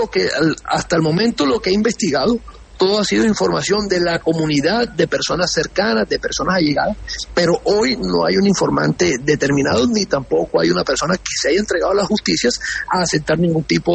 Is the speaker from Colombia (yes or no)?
yes; Córdoba, Colombia; como cordobés, como colombiano, como costeño, me duele la muerte de cualquier colombiano